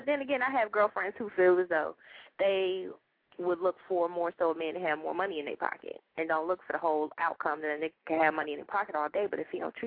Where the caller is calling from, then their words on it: Dallas, Texas, United States; I'm calling from Dallas, Texas.